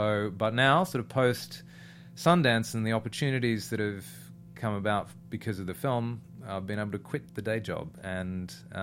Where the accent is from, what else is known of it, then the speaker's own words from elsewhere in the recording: Launceston, Tasmania, Australia; now in Sydney, Australia; I've lived in Sydney for a while. But yeah, I grew up in Launceston in Tasmania.